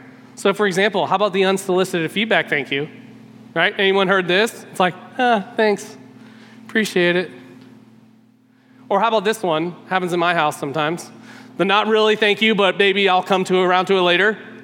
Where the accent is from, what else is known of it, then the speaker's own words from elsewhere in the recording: Southern United States, United States; Now, I don't know about you, but I grew up in the South.